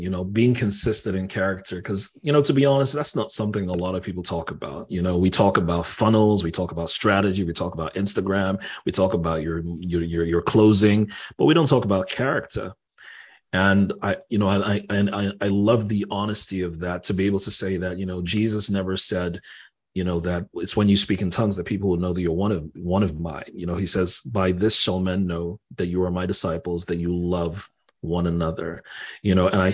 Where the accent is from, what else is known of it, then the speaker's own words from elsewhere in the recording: Nigeria; now in United States; I mean, I'm Nigerian, I'm African, and we're a very religious society.